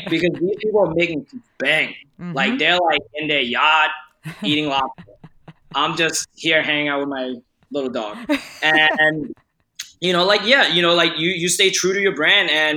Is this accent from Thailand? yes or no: yes; Thailand; English is a second language; And, like, you know, like, listen, growing up in Thailand, if I get sick, my grandmother would make me, like, some nonsense remedy, and it helped.